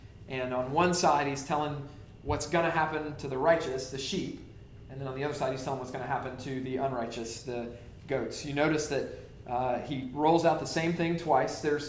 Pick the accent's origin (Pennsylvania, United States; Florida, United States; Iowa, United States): Florida, United States; Orlando; When I was a kid growing up, I'd always get bothered by, I grew up in Orlando